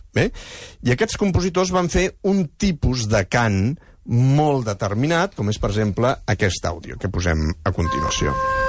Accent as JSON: {"language": "Catalan", "town": "Cardona", "region": "Catalonia", "country": "Spain", "said": "Això al meu poble, Cardona, em diuen, això és un pobre fer."}